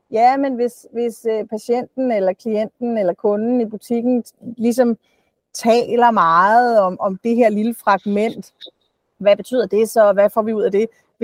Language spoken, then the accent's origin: Danish; Copenhagen, Capital Region of Denmark, Denmark; accent: Copenhagen; Altså jeg lyder som en københavner, det gør jeg.